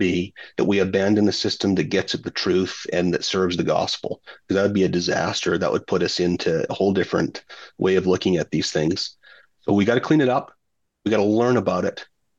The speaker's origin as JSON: {"language": "English", "region": "Alberta", "country": "Canada", "said": "I'm from Alberta."}